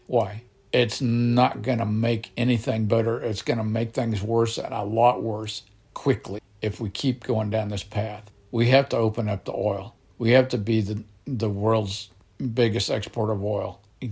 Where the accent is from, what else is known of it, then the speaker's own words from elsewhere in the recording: United States; I'm an American. I'm not ashamed of it. I love it. I am thankful for it.